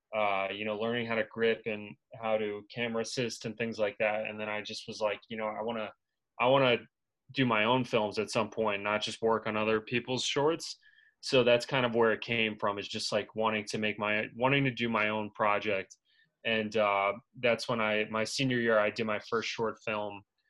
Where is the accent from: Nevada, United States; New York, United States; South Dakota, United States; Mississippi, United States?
New York, United States; We're both from New York and we both went to Ohio University and ended up being in New York after school.